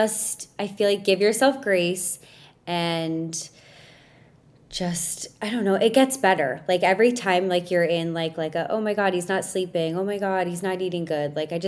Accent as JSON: {"language": "English", "region": "Connecticut", "country": "United States", "said": "Oh, I guess the Yankees because I'm from Connecticut."}